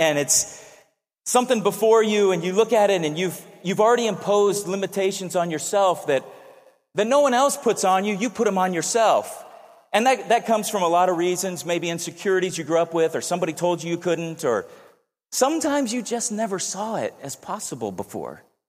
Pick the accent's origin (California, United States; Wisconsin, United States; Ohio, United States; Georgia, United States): California, United States; San Diego; Even though I grew up in San Diego and grew up around a lot of different cultures